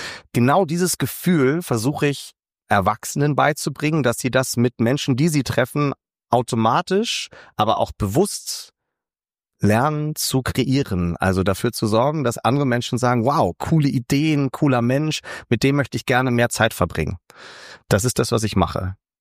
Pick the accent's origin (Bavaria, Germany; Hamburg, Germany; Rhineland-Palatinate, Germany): Hamburg, Germany; Ich bin in Hamburg aufgewachsen